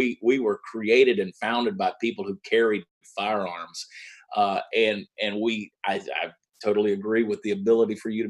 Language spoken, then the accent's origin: English; Georgia, United States; also born or lived in New Jersey, United States; I was conceived in Dallas. I was born in New Jersey. I lived there, I'm sure you can tell from the accent, exactly four months. I grew up in the state of Georgia and went to school at the University of Georgia